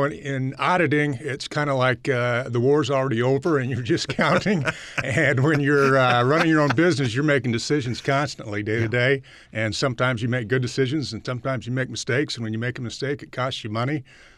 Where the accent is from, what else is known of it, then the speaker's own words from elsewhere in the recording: Idaho Falls, Idaho, United States; I grew up in Idle Falls primarily, so ISU was kind of a natural fit.